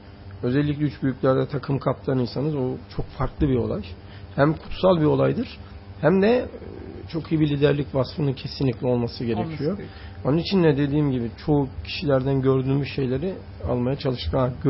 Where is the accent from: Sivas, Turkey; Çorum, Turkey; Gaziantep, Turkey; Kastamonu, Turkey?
Sivas, Turkey; Ben mesela Sivas Spor 4 Eylül stadına çıktığımda da öyle olurum. Benim çocukluğum da orada geçti.